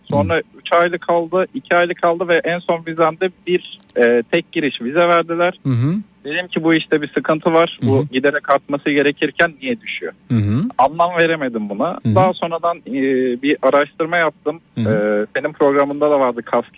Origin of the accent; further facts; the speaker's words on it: Kuşadası, Aydın, Turkey; Kuşadası'ndan.